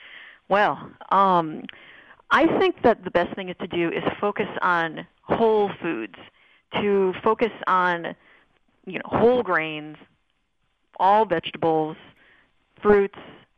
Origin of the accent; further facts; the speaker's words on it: Northeast, United States; I grew up here in the Northeast, and I live in New York City. It's not exactly the soul food capital of the world.